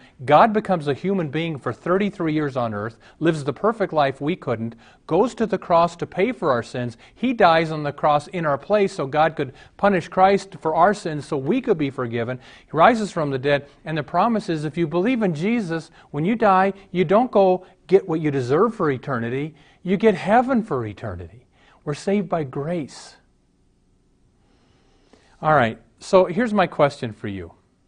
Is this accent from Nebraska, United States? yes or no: yes; Omaha, Nebraska, United States; I was raised in Omaha, and my brother and I, he's younger, a year and a half younger than I am